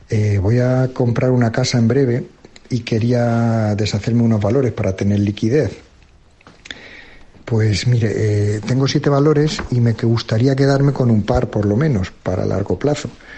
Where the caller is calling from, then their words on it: Madrid, Community of Madrid, Spain; de Madrid. En primer lugar, muchas gracias por la ayuda que nos brindan con su programa